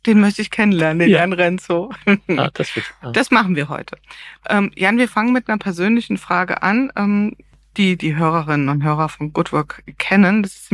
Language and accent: German; Wiesbaden, Hesse, Germany; weil Wiesbaden, da mein Heimatort, dort, wo ich lebe